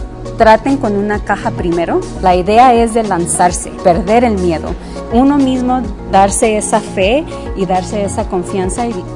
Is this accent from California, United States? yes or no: yes; Los Angeles, California, United States; also born or lived in Ciudad Juárez, Mexico; soy nacida en Juárez, Chihuahua y criada aquí en Los Ángeles, California.